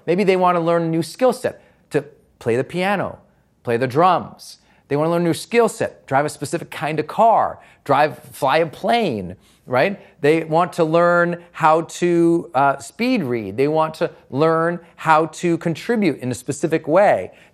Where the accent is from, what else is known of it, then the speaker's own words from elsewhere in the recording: Montana, United States; You know, I'm from Montana. It had to be in the woods, right?